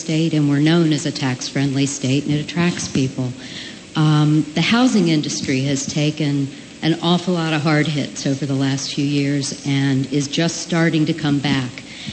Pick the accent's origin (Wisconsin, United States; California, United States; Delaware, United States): Delaware, United States; Lewes; I'm from Lewis, Delaware. I'm happy to live here.